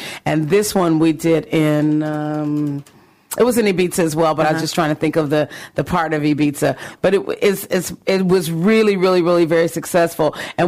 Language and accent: English; Gary, Indiana, United States; I got a chance to see … in my hometown, uh-huh. Gary, Indiana.